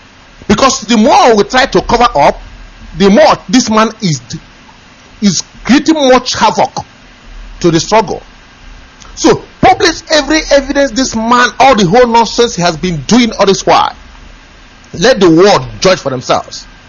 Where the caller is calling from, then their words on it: Bedford, East of England, United Kingdom; I'm calling from Bedford, UK.